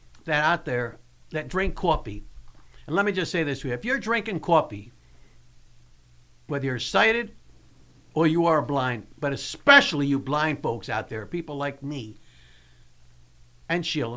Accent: Philadelphia, Pennsylvania, United States; Philadelphia, okay, my hometown, yeah.

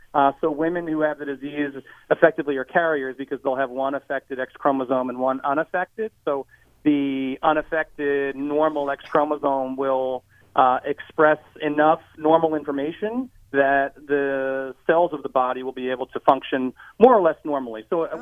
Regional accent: Wilmington, Delaware, United States; So I'm from Wilmington, Delaware.

